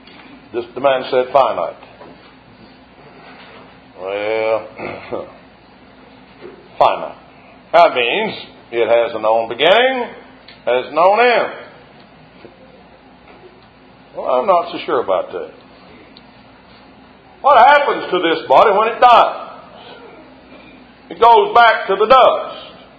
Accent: Magazine, Arkansas, United States; There's a sign in my hometown, Magazine, Arkansas, on Highway 10.

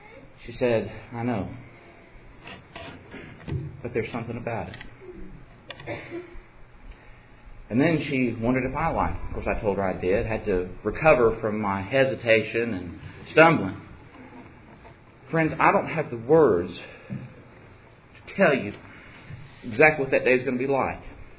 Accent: California, United States; also born or lived in Mississippi; I remember some 21 years ago when we moved to Mississippi. We moved there from California.

